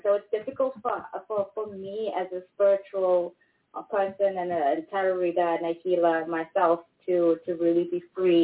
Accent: South Africa; I'm from South Africa originally.

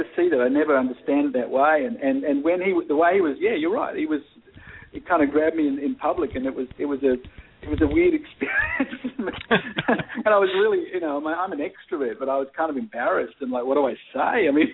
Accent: Australia; No, I'm joking. I'm from Australia.

